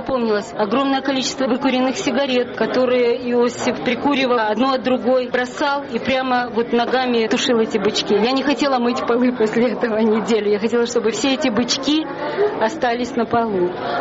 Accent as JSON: {"language": "Russian", "country": "Ukraine", "moved": "as an adult", "lives_now": "United States", "said": "Я еще местечковая, как я люблю о себе говорить. Я приехала с Украины."}